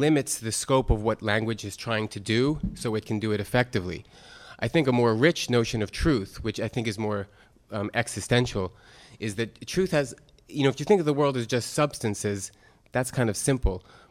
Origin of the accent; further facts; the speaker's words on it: Berkeley, California, United States; I'm from Berkeley.